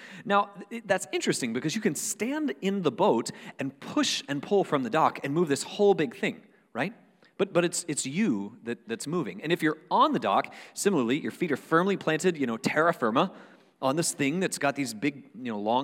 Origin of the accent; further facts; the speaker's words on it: Panama City, Florida, United States; growing up in Panama City afforded me some unique experiences, one of which is that, well, the water is right there. The Gulf of Mexico is right there, and we grew up on it